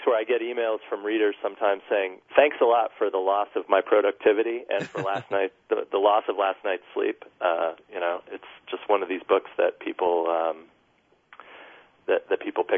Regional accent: California, United States; also born or lived in East Coast; I grew up in Southern California, rooting for, you know, that team down there.

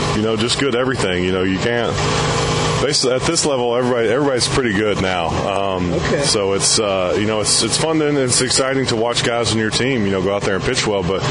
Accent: Newnan, Georgia, United States; Back in Georgia, back in my hometown, Noonan, Georgia.

